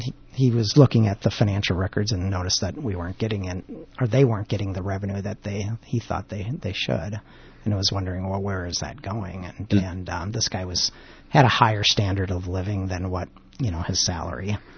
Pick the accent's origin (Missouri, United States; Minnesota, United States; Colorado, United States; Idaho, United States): Minnesota, United States; Cold Spring; I was from I grew up in Cold Spring, and I had family.